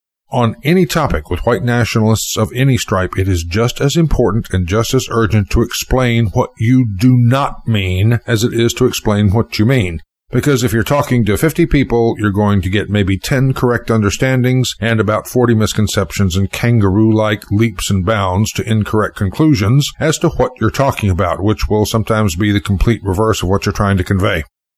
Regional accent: United States; I tell you what, you're Americans, I'm an American, and like all Americans, we get most of our socialization from television and movies.

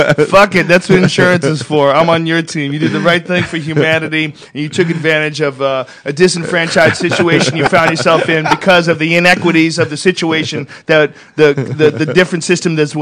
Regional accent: Boston, Massachusetts, United States; Growing up in Boston, there's something that I appreciate about cold weather

